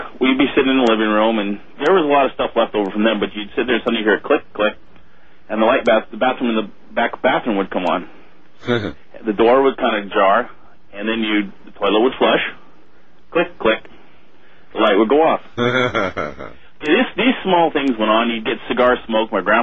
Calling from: Sacramento, California, United States; Oh, I'm fine. I'm calling from Sacramento.

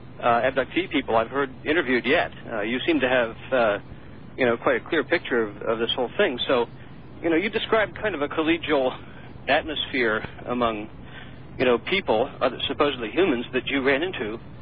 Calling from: San Diego, California, United States; I'm from San Diego.

